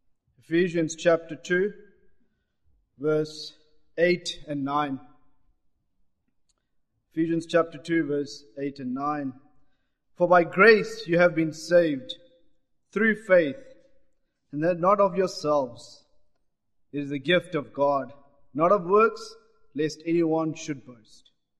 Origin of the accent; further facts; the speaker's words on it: South Africa; born there; I was born in South Africa, and I was born to Christian parents, to Christian godly parents, and brought up in a Christian home.